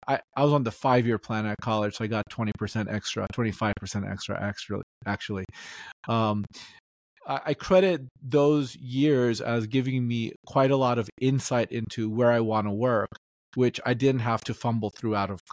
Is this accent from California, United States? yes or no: yes; Los Angeles, California, United States; also born or lived in New York / Athens; Yeah, I grew up in Los Angeles, the Valley. I spent my whole life here, except for a year and a half where I lived in New York.